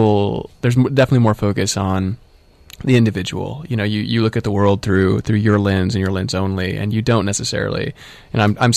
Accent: Jetmore, Kansas, United States; I grew up very near to Dodge City, Kansas, a small town called Jetmore.

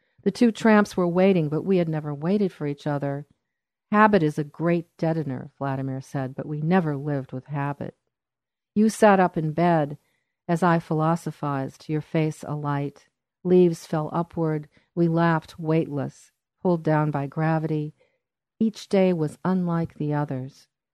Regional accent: Saint Paul, Minnesota, United States; I was born in St. Paul, and grew up in St. Paul, Minneapolis, in Minnesota.

